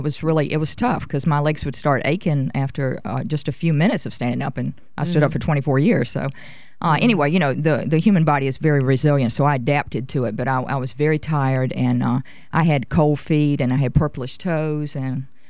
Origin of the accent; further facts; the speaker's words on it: Louisiana, United States; And it turned out she was from Wisconsin and I'm from Louisiana.